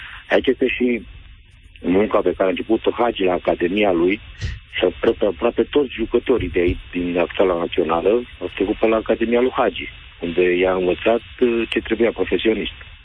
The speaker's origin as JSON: {"language": "Romanian", "town": "Alba Iulia", "region": "Alba County", "country": "Romania", "said": "eu sunt din Alba Iulia"}